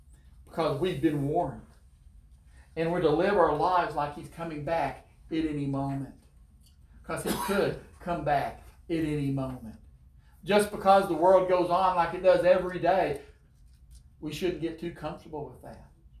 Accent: the South, United States; I grew up in the South, and I'm used to seeing Civil War soldiers, but not Revolutionary.

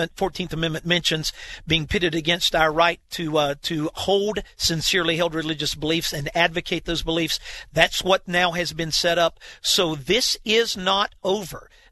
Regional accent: North Carolina, United States; in my home state of North Carolina, that there will be people within our state that will have the same courage

